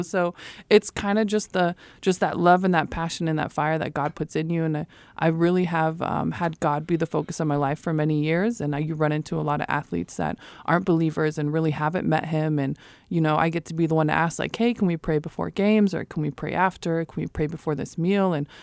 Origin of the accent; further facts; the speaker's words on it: Tucson, Arizona, United States; I am a Army combat veteran. I am from Tucson, Arizona.